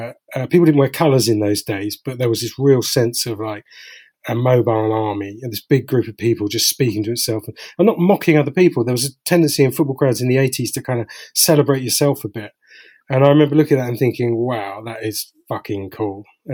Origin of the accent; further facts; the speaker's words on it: London, United Kingdom; I grew up in South East London. I still live there. We were single parent family, didn't have any cash